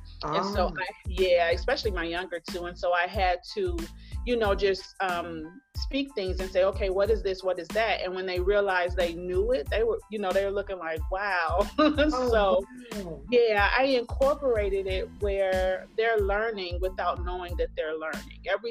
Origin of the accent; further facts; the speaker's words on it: Indiana, United States; Well, I am born and raised in Indiana.